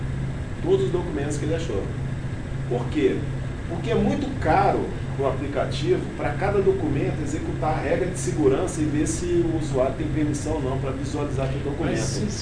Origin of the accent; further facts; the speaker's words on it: Amazonas, Brazil; porque eu sou do Amazonas, tá? Do Amazonas aqui